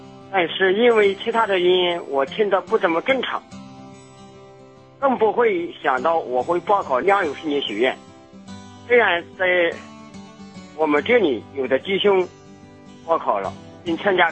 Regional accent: Anhui, China; ，今年42岁，是农村家庭教会的一位讲道人。

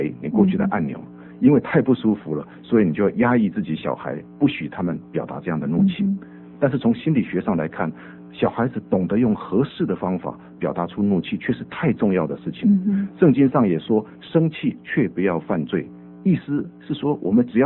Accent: China; 也就是你可以看到我们中国人，我们都喜欢用高压的方式

